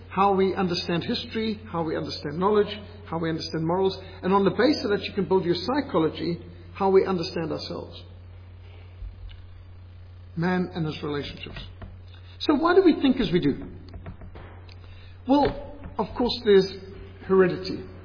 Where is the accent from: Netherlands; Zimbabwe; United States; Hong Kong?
Zimbabwe; I grew up in Rhodesia, in a society which was very decentralized, very rural.